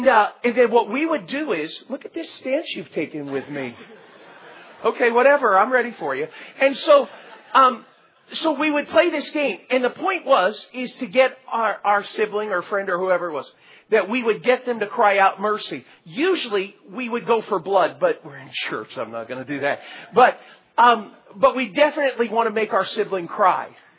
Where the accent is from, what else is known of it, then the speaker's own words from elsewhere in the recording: Florida, United States; Growing up, I grew up in South Florida.